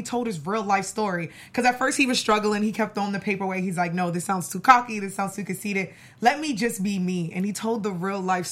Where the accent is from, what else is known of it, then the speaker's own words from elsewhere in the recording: Brooklyn, New York, United States; also born or lived in Boston; I'm from Brooklyn. So, but I grew up in Boston as well. So I had the opportunity to live in both.